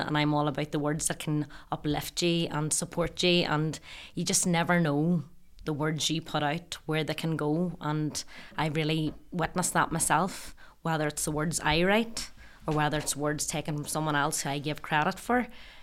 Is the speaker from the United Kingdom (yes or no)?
yes; Northern Ireland, United Kingdom; I am from County Tyrone.